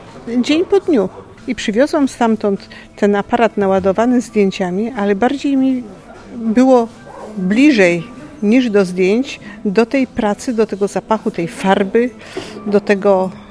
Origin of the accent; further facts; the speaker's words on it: Gdynia, Pomeranian Voivodeship, Poland; Ja jestem z Gdyni, stąd. I tą Gdynię czuję całą sobą i dlatego ją maluję.